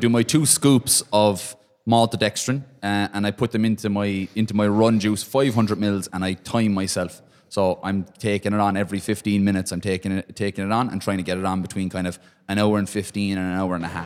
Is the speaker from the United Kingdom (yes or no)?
no; Ireland; let's say just picking potatoes because we're Irish, right?